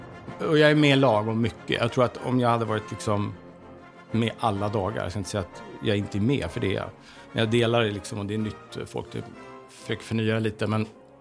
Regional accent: Sweden; Det är ingen som ser att jag är svensk.

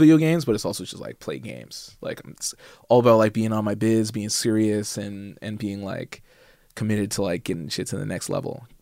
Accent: Edmonton, Alberta, Canada; growing up in Edmonton

